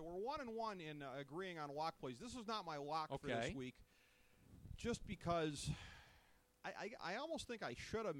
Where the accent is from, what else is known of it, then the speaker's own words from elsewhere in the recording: Cleveland, Ohio, United States; my second favorite team behind my Cleveland Browns, my hometown Browns.